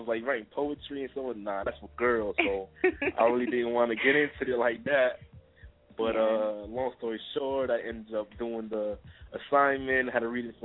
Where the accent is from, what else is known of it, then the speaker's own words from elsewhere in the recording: Jamaica; I'm Jamaican.